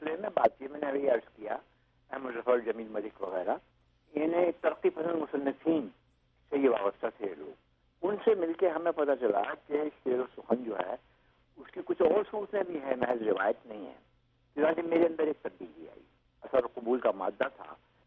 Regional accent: Sahaswan, Uttar Pradesh, India; मेरी پیدائش جو ہے وہ 3 اگست 1928 کی. ایک قصبہ ہے قدیم سہسوان اس کا نام ہے اور بدایوں ضلع میں یو پی میں اتر پردیش وہ واقع ہے.

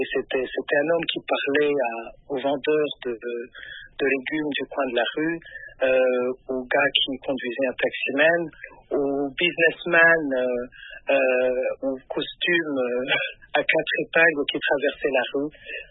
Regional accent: Burundi; je viens du Burundi.

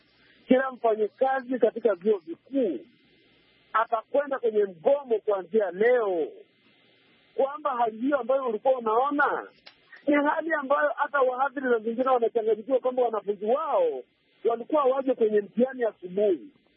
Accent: Kenya; Sisi ni Wakenya

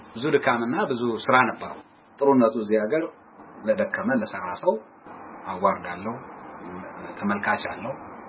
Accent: Addis Ababa, Ethiopia; moved away as an adult; ከዛ በፊት ቶልጂ ያደኩት አዲስ አበባ ኢትዮጵያ ውስጥ ነው። እዛ የተማርኩትም መደበኛ ትምህርት መቼም ትምህርት አያልቅም፣ ግን መደበኛው ትምህርት የሃይስኩልም የኮሌጅ ዩኒቨርሲቲም አዲስ አበባ ዩኒቨርሲቲ ተማርኩት።

